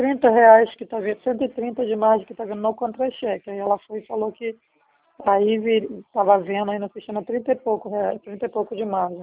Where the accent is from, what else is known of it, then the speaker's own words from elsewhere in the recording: Colombia; now in Brazil; Sou da Colômbia.